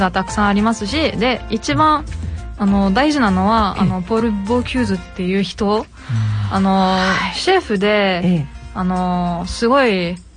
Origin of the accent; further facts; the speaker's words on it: Lyon, Auvergne-Rhône-Alpes, France; Japanese is a second language; 私はリヨン出身で。